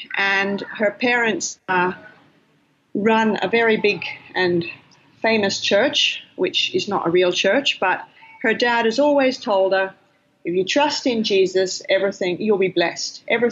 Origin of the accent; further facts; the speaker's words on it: Taiwan; also born or lived in Malaysia / Philippines; now in Australia; I am an Australian, but I actually grew up in Asia because my parents were OMF missionaries in Taiwan. So all the way till I was 17, I lived in Malaysia and the Philippines for school and in Taiwan.